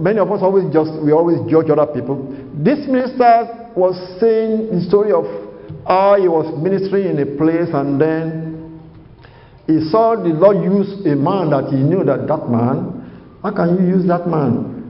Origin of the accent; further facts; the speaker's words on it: Nigeria; I was in Africa many years. I came from Nigeria